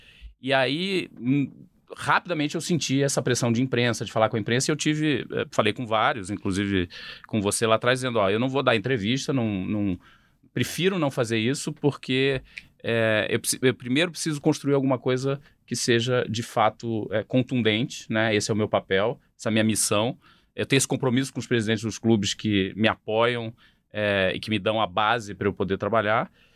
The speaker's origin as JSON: {"language": "Portuguese", "region": "Rio de Janeiro", "country": "Brazil", "tie": "born or raised there", "said": "sou carioca, nasci no Rio, então frequentando o Maracanã desde 5 anos de idade, 4 anos de idade."}